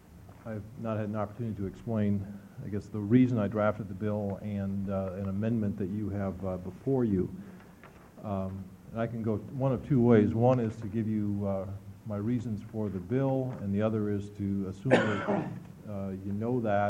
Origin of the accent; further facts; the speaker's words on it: Eugene, Oregon, United States; I'm from Eugene.